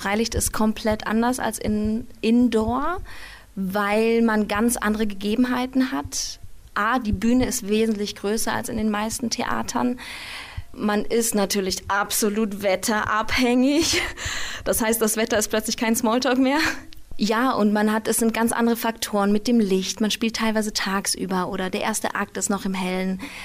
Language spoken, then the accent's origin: German; Nuremberg, Bavaria, Germany; born there; now in Berlin, Germany; Ich bin Schauspielerin, Sängerin, geboren in Nürnberg und lebend aktuell in Berlin und Hamburg